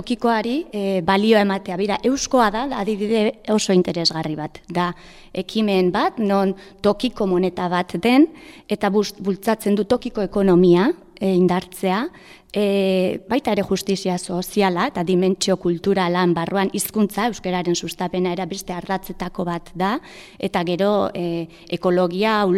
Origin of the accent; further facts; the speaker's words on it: San Sebastián, Basque Country, Spain; Ni adibidez Donostiarra naiz